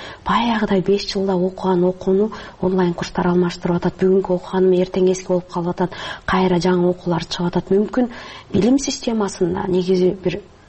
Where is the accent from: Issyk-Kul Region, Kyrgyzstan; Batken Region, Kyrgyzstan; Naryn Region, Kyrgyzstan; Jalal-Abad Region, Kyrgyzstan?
Naryn Region, Kyrgyzstan; At-Bashy; мен өзүм деле ат башыда чоңойгом, э анан ат башыда шырдак жасабаган эч ким жок, баарыбыз билебиз, э кол эмгек менен ушу сырттагы мал чарбачылыгы менен чоңоебуз.